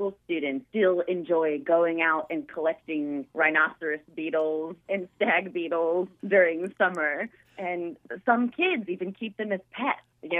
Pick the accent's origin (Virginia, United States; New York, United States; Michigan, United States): Virginia, United States; Mechanicsville; now in Japan; I grew up in Mechanicsville, and we would find them all the time, and I thought they were so funny.